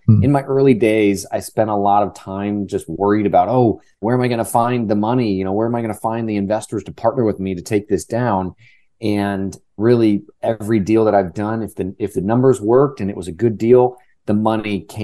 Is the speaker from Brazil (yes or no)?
no; Orlando, Florida, United States; I'm from Orlando, Florida, and I invest in value-add mobile home parks across the Midwest.